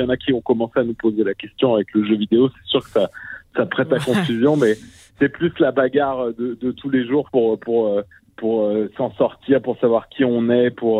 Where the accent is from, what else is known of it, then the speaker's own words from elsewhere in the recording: France; now in Canada; ça s'entend à notre accent. On vient pas d'Abitibi, mais on est un petit peu français. Et même si on est là depuis une dizaine d'années